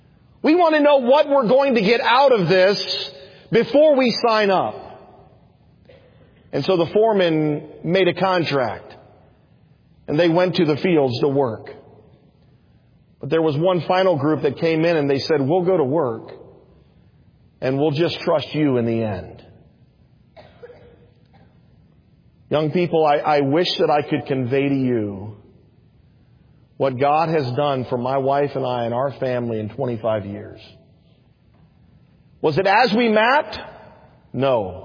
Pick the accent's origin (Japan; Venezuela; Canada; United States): United States; Fairfax, Virginia; I was born and raised in Fairfax, Virginia.